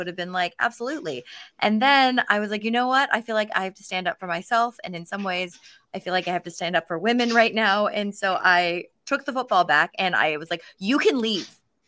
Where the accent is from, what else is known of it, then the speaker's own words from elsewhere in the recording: St. Louis, Missouri, United States; So I grew up in St. Louis, Missouri, mainly. And there wasn't many Asians in my school.